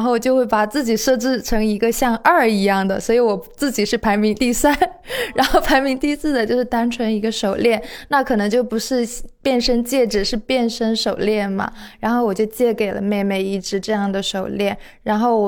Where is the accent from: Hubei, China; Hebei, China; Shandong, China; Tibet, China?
Shandong, China; Jinan; 这就是我想起我对山东的老家，就济南的春天的感觉。因为我们老家的那个乡村的南面是有4-5座山的